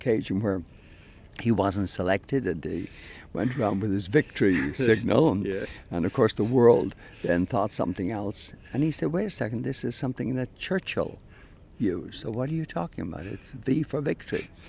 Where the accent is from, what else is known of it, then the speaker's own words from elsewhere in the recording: Ireland; I mean, I grew up in Ireland, and growing up in Ireland, Sunday afternoon was quite simple.